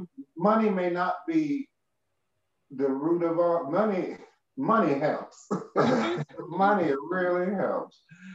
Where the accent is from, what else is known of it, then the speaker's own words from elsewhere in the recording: the South, United States; You know, I'm from the South.